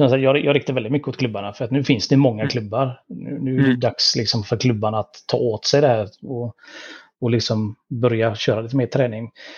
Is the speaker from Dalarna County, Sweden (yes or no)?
no; Gothenburg, Västra Götaland County, Sweden; jag är från Göteborg